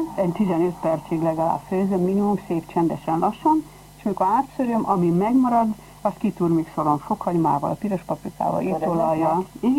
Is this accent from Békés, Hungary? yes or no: yes; Mezőberény, Békés, Hungary; born there; Hetedik gyermeke vagyok a szüleimnek, és édesanyám áldott állapotban volt velem, amikor Erdélyből átjöttek Békés megyébe Mezőverénybe lakni. Én decemberben születtem meg, 1941-ben